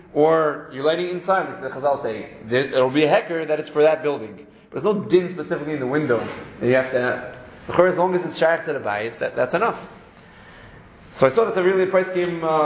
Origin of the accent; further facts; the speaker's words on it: United States; In other words, generally, we grew up in America